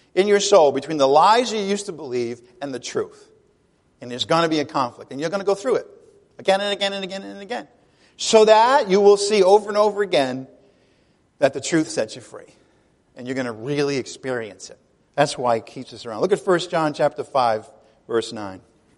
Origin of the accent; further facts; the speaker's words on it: Ireland; I'm Irish. I'm a pessimist.